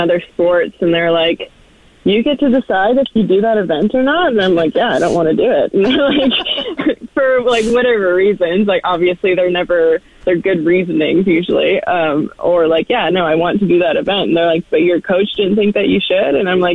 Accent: Fort McMurray, Alberta, Canada; Yeah, a lot of times people are shocked, or they ask, like, where I grew up riding in McMurray. But I think a lot of people are shocked. Like, anyone who's from McMurray, has experienced the shock from other people when you say you're from there

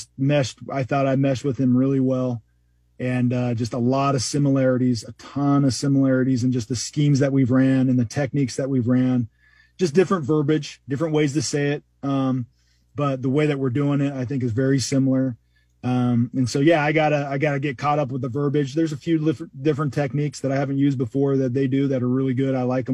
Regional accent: Evanston, Wyoming, United States; I'm from Wyoming, bro. Come on. What else is there, right? There's nothing else but blue collar in Wyoming. So, yeah, born and raised 18 years in Evanston, Wyoming

